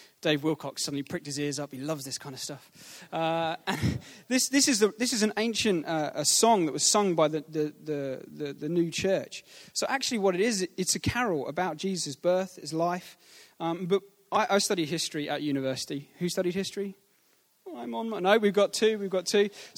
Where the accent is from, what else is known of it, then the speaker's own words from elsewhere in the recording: South West England, United Kingdom; When I was in Devon, I grew up in Devon in the Shire.